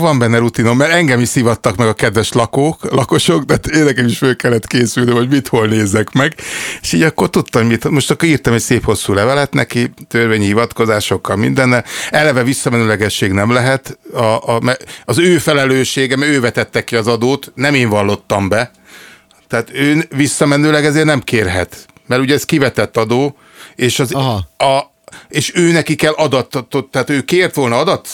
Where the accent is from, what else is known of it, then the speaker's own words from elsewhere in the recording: Hungary; moved away; mert hogy külföldön élő magyarok vagyunk